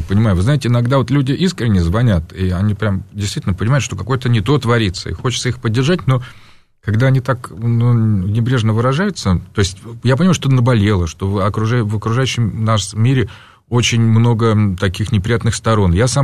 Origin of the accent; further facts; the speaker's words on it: Moscow, Russia; я, кстати, там вырос на Войковской